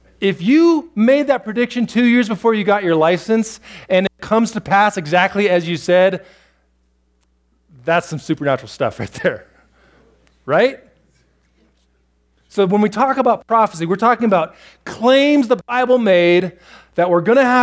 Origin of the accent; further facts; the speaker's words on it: Newport Beach, California, United States; born there; You know, I was born in Newport Beach. I had no control over that.